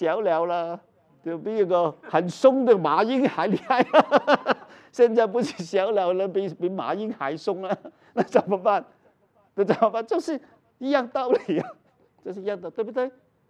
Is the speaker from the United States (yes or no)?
no; China; 其实我们中国人不是很多人信